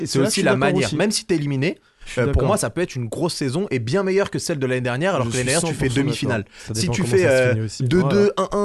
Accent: Marseille, Provence-Alpes-Côte d'Azur, France; Mais moi, en tant que Marseillais, c'est

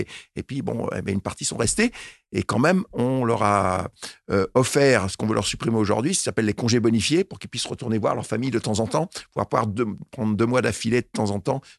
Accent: Île-de-France, France; Moi, vous savez, je viens de Seine-Saint-Denis

